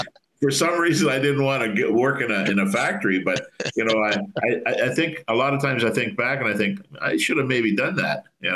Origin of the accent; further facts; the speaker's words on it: Preston, Ontario, Canada; we immigrated from Germany in 1955. My parents, they decided that they would